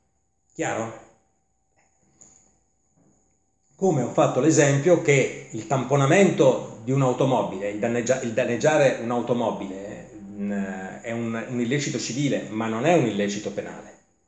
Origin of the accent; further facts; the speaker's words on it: Naples, Campania, Italy; Sono rimasto molto male da buon napoletano qua sotto